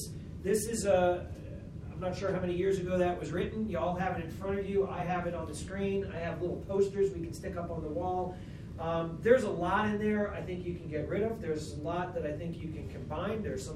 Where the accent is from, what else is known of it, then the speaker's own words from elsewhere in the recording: Northeast, United States; I grew up in the Northeast where no one cared that much about their names, like you were your name.